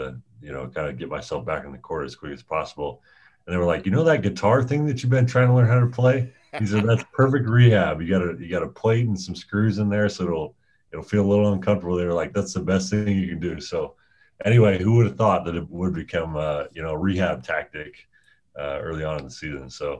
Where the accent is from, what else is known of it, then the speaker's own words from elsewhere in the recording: Indiana, United States; For as many growing up in Indiana.